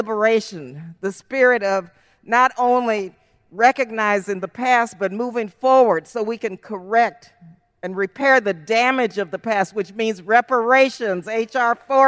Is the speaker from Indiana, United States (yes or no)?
no; El Paso, Texas, United States; Well, Melissa, I was born and raised in El Paso, Texas, but my grandfather was born in Galveston, Texas, and he helped raise me in El Paso.